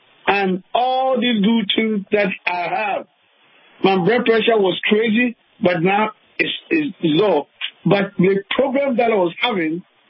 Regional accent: Ghana; now in United States; Oh, I'm originally from Ghana.

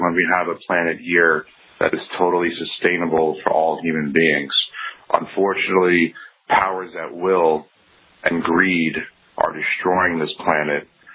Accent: Miami, Florida, United States; I'm from Miami, Florida.

